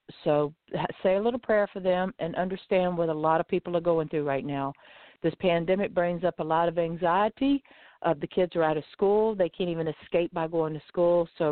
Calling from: Lighthouse Point, Florida, United States

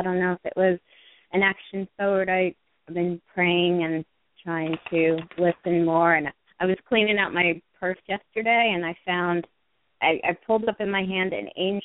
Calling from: New Jersey, United States; I'm calling from New Jersey.

